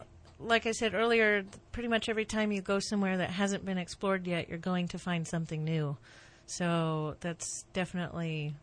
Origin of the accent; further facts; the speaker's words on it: New England, United States; I'm from New England, and I missed most of the snowstorms back home